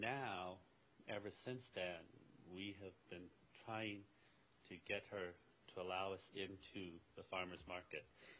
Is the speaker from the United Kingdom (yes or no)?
no; Yerington, Nevada, United States; this is my dad … we're from Yarrington.